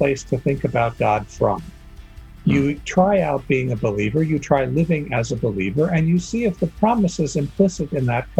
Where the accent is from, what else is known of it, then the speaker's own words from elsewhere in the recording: San Francisco, California, United States; I grew up in San Francisco and there is an undeveloped area in the west northern part of the city that's cliff and beach.